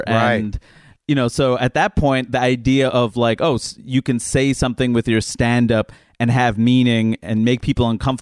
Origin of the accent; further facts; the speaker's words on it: New York, United States; And I'm a New Yorker, so that's scary.